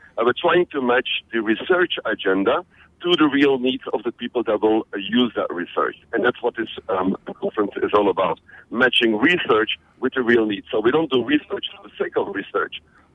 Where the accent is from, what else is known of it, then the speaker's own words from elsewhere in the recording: Belgium; moved away; Well, where I'm from is simple. I'm originally from Belgium, but I left Belgium back in 94.